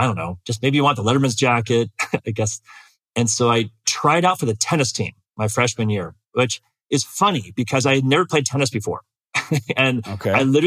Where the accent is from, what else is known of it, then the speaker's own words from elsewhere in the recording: Bend, Oregon, United States; I grew up in Bend, Oregon, and here in Bend, did my high school. I'm back here now, did a Bend, Seattle, back to Bend trip.